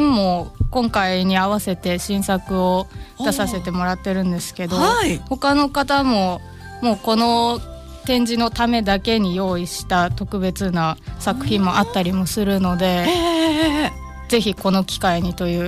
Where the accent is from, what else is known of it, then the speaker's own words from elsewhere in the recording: Kurashiki, Okayama, Japan; 岡山の倉敷市になります。